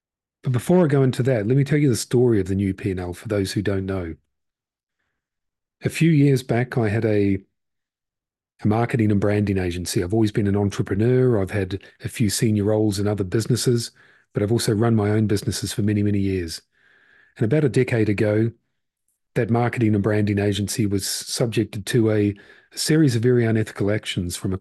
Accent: Paraparaumu, Wellington, New Zealand; When I was 7 years old, I won a raffle in my hometown of Parapararuma in Aotearoa, New Zealand, where I grew up.

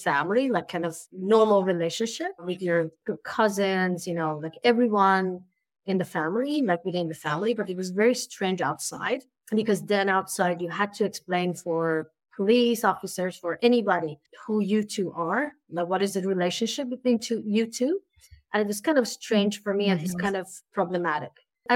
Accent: Iran; You know that I'm Iranian, so I'm from Iran.

